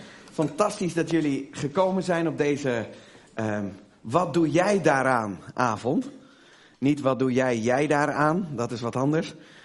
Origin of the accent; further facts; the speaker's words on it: Almere, Flevoland, Netherlands; Ik kom uit Almere.